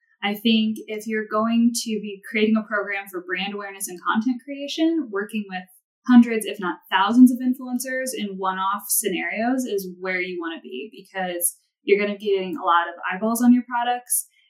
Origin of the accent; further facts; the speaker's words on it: Ohio, United States; moved away as an adult; now in Utah, United States; I'm originally from Ohio and went to Ohio State for marketing.